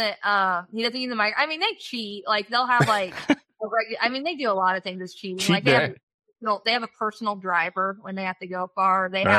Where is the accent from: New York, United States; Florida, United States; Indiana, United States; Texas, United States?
Indiana, United States; Columbia City; Yeah, I grew up in Columbia City, Indiana. It's near Fort Wayne, Indiana.